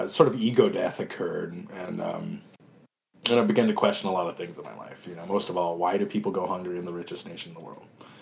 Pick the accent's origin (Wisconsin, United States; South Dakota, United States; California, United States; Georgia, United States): South Dakota, United States; Pine Ridge; it's basically because I'm native and I was from Pine Ridge that I was just basically naturally inclined to go into politics.